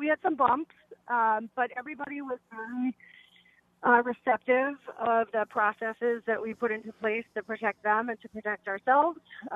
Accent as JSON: {"language": "English", "town": "Rutland", "region": "Massachusetts", "country": "United States", "said": "I'm on the road, and I'm actually from Rutland."}